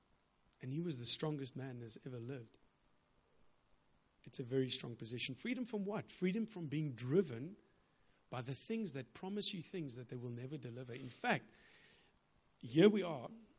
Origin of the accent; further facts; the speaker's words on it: South Africa; I'm a kippie from South Africa.